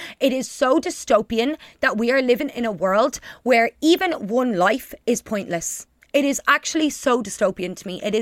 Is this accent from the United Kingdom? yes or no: no; Ireland; And I feel like as Irish people, we can relate so much to that, because our ancestors' crime was being born Irish.